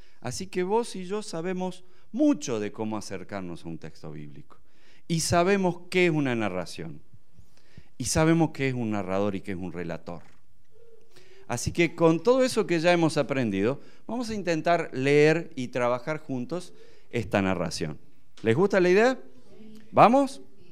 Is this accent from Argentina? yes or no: yes; Concepción del Uruguay, Entre Ríos, Argentina; es que yo nací en Entre Ríos y viví la mayor parte de mi vida en Concepción del Uruguay